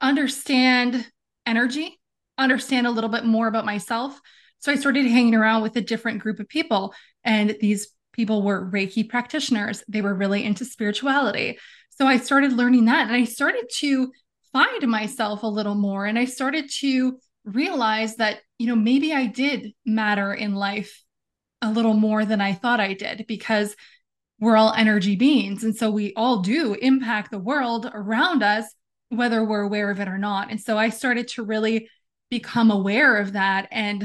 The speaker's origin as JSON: {"language": "English", "region": "Ontario", "country": "Canada", "tie": "born or raised there", "also_born_or_lived": "Western Canada", "said": "I was born and raised in Northern Ontario, Canada. I lived in Canada my whole life. I lived for a little bit in Western Canada in my young adulthood."}